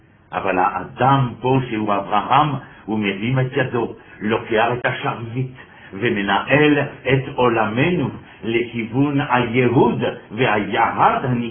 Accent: France; Hebrew is a second language; גדלנו בשמאל הקיצוני בצרפת

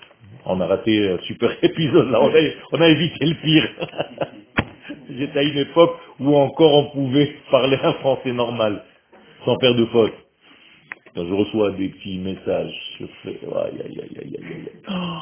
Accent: Israel; born there; first language Hebrew; French is a second language; Non, je suis israélien. Je suis né en Israël et ma langue natale c'est l'hébreu. Donc j'ai appris français juste pour venir enseigner

